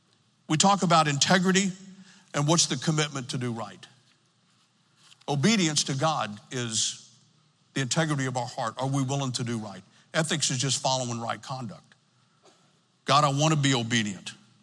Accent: the South, United States; I come from the South that says he owns everything, the cattle in the hills and the taters underneath.

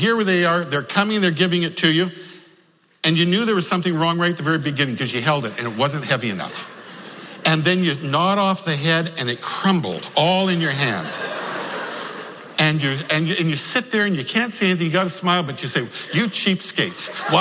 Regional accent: Regina, Saskatchewan, Canada; now in New York, United States; I grew up in Regina, as I say, in Saskatchewan, up in Canada.

